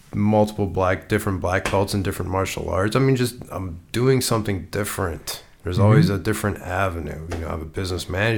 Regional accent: Ohio, United States; I'm like, nah, man, I'm from Ohio, dude.

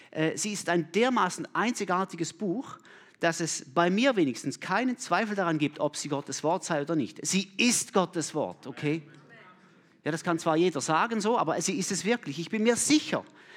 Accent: Flawil, St. Gallen, Switzerland; Ich komme aus Flawil. Ich bin dort Oberstufenlehrer.

